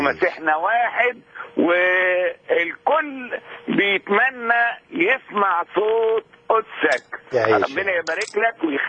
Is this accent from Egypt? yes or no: no; Kuwait; سلام الرب وياك يا ابونا. انا كويتي